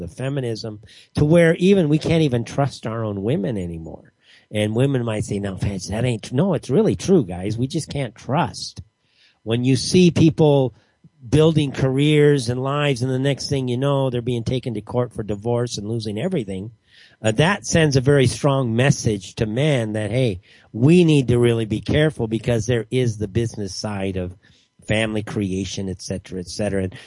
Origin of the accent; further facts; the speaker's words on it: Los Angeles, California, United States; No, I'm from Los Angeles.